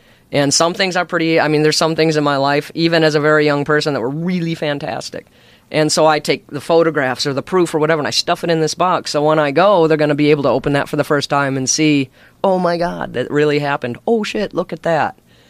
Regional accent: Chicago, Illinois, United States; born there; Well, I was born in Chicago.

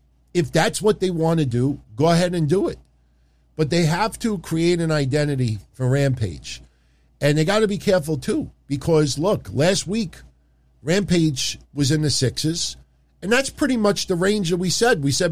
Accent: Queens, New York, United States; they're going to be next week right in my hometown, Queens, New York, my vicinity.

